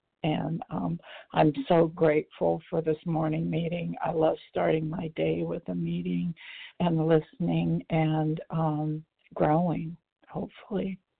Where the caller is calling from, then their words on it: Katy, Texas, United States; from Katy, Texas.